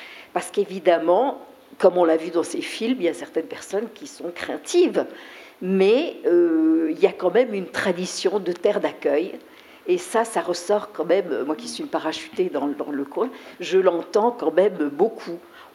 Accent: Bordeaux, Nouvelle-Aquitaine, France; Donc je viens de Bordeaux

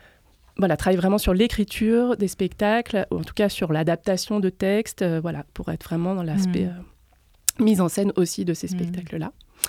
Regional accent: Romans-sur-Isère, Auvergne-Rhône-Alpes, France; je suis partie à Lyon et je suis originaire de Romans, sur Isère. Et je suis revenue aux sources quelques années plus tard.

